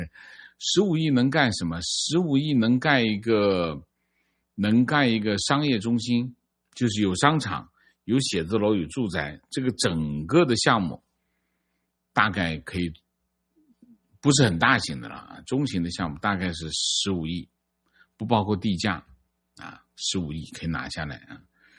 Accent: Sichuan, China; 我是四川的，相隔5年，去年回老家，快认不出来了。

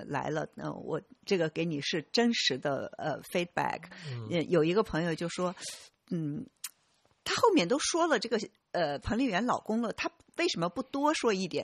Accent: China; 我是大陆人，但是他们，嗯，也还是大陆人，去香港也是需要工作签证。

